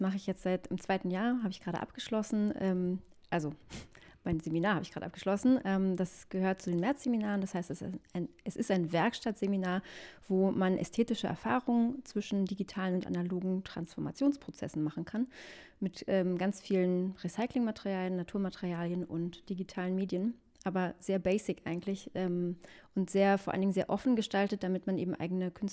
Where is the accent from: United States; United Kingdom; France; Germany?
Germany; Pankow, Berlin; Ich komme aus Pankow.